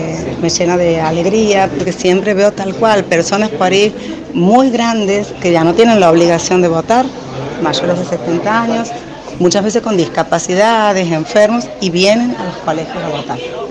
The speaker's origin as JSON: {"language": "Spanish", "town": "La Banda", "region": "Santiago del Estero", "country": "Argentina", "tie": "born or raised there", "said": "la ciudad de La Banda, que es mi ciudad natal, donde he nacido, he vivido, me he criado y voy a morir siendo de bandeña."}